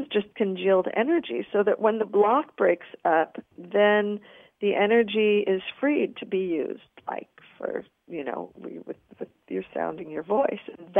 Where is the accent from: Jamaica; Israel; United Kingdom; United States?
Israel; Kiryat Tivon, Northern District; So imagine, you know, imagine being in a womb space, because there are buildings in my hometown of Kiryat Tivon.